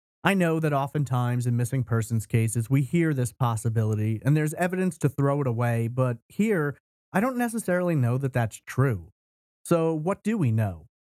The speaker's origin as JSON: {"language": "English", "region": "New York", "country": "United States", "tie": "born or raised there", "said": "I grew up in New York. I rode the Long Island Railroad more times than I can count."}